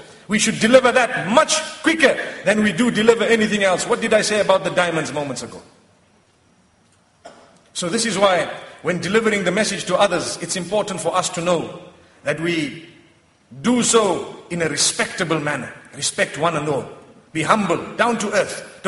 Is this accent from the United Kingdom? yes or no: no; Zimbabwe; I come from Zimbabwe, mashallah.